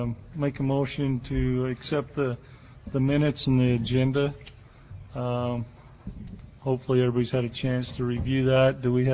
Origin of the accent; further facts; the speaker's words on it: St. George, Utah, United States; I'm the chairman of the RAC. I'm from St. George.